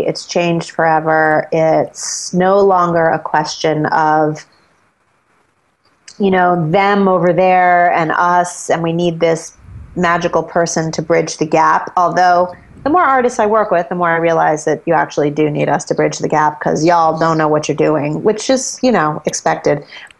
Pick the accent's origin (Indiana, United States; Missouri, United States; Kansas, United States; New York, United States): New York, United States; Manhattan; You know, I live in Brooklyn, but I'm born and raised in Manhattan